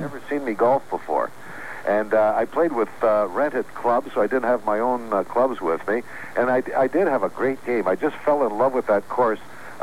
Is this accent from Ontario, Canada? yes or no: yes; Toronto, Ontario, Canada; than I did living as a Canadian up in Toronto.